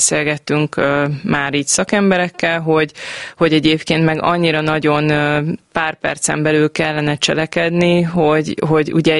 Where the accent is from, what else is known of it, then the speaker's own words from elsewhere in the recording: Gyöngyös, Heves, Hungary; Gyerekkoromban pedig én nem úgy gyöngyösi származású vagyok